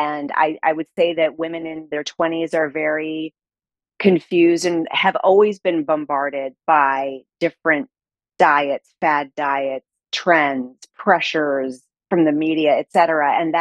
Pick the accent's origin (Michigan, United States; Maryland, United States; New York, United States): New York, United States; Salamanca; I grew up in Western New York, south of Buffalo, in a small town called Salamanca, which is actually on a Native American reservation.